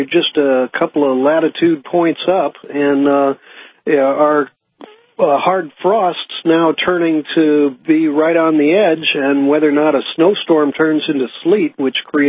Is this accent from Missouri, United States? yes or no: yes; St. Louis, Missouri, United States; Yeah, well, I was I'm originally from St. Louis